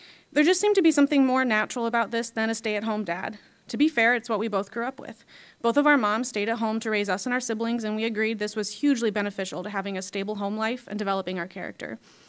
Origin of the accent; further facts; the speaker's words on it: Minnesota, United States; I shadowed them at local hospitals where I grew up in Minnesota.